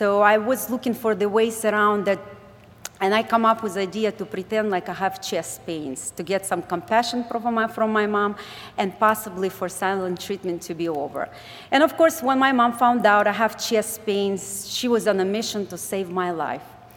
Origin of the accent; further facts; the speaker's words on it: Ukraine; originally I came from Ukraine. I didn't have a privilege to be raised in a Christian home